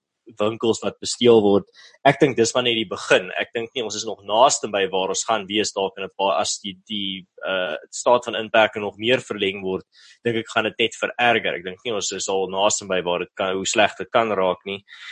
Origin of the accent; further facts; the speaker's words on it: Malmesbury, Western Cape, South Africa; in my tuisdorp van Mamesbury